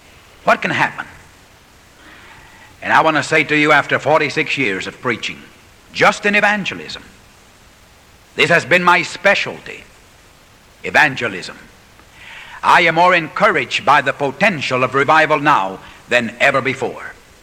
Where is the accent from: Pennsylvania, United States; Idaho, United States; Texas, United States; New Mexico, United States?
Texas, United States; San Antonio; And I used to be a shoeshine boy on the streets of my hometown in San Antonio, Texas.